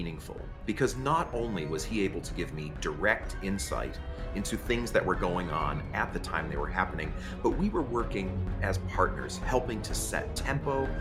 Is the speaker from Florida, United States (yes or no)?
no; Buffalo, New York, United States; now in Minneapolis, United States; I come to the Atlanta Opera from my home in Minneapolis, Minnesota, and was born and raised in Buffalo, New York.